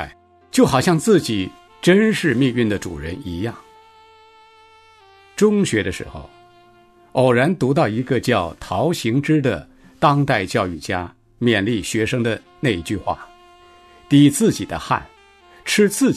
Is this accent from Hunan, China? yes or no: yes; Hunan, China; born there; 1966年6月，我出生在中国大陆湘西北一个美丽但是贫穷的小乡村。